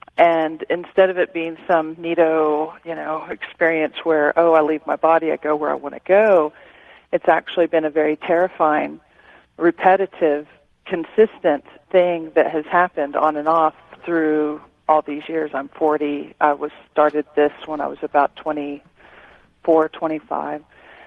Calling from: Santa Fe, New Mexico, United States; I'm calling from Santa Fe.

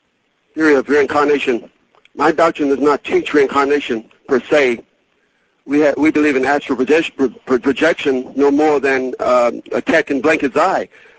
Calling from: Palm Beach, Florida, United States; Okay, I'm calling you from Palm Beach.

